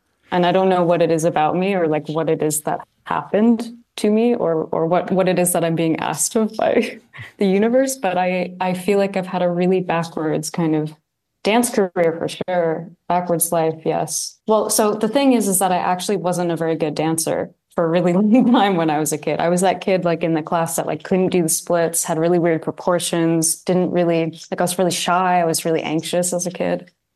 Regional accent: Canada; when I was growing up, was like the home company. It was like the ideal as a young dancer in Canada.

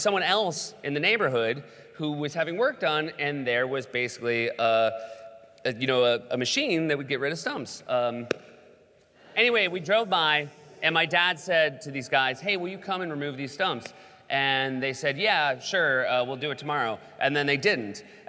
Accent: New Hampshire, United States; We grew up in New Hampshire. If you've ever been to New Hampshire, a lot of trees.

